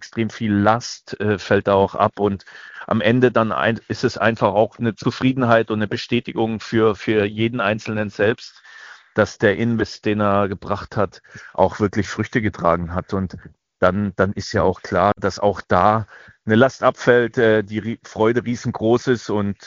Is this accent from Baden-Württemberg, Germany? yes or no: yes; Baden-Württemberg, Germany; born there; Na, ich bin ja gebürtiger Schwabe und da spricht man sowieso immer einen Ticken schneller.